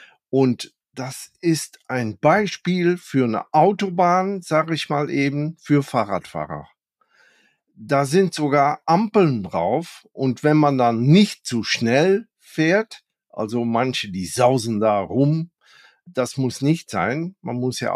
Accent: Netherlands; ich muss ganz ehrlich zugeben, als Holländer, in Deutschland überlegt man manchmal etwas länger

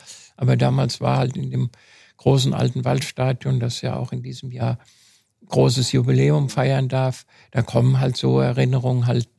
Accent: Frankfurt, Hesse, Germany; Ich bin in Frankfurt geboren, habe zwar dann mit meinen Eltern außerhalb gewohnt, weil meine Eltern dort gebaut haben, aber ich habe mich immer als Frankfurter gefühlt, auch nach Frankfurt hingezogen.

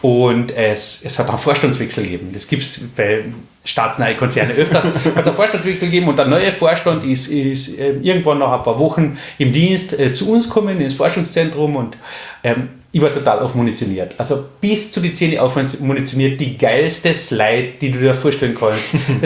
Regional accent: Köstenberg, Carinthia, Austria; Ich bin 39 Jahre alt, gebürtiger Kärntner, komme aus Köstenberg, wenn das wer kennt, wunderschöne Gegend, die Kärnten.

